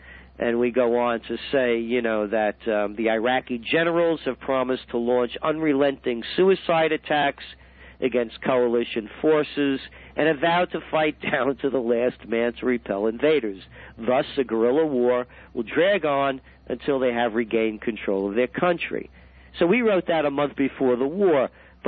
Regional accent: United States; And while I'm an American, I'm also a citizen of the world.

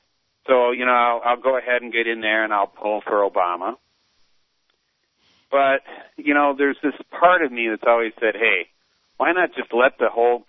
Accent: United States; Because I'm, you know, I'm American. I think it's important to vote.

